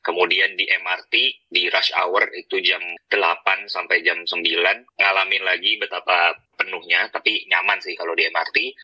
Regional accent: Jakarta, Indonesia; sebagai orang Jakarta yang mengalami sendiri betapa padatnya

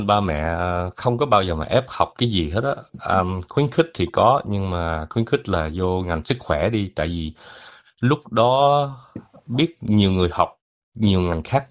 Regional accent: Adelaide, South Australia, Australia; Ngày xưa mình lớn lên ở Adelaide đó

